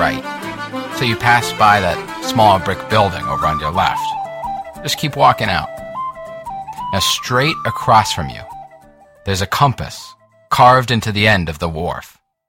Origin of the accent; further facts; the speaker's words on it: Boston, Massachusetts, United States; This is Boston. This is my hometown. I love this city.